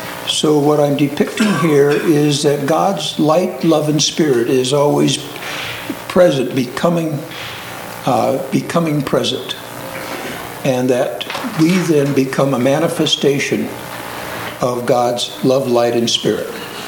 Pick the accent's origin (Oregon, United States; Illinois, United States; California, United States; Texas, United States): Oregon, United States; Portland; from Portland, Oregon, retired as a pastor, also been a psychotherapist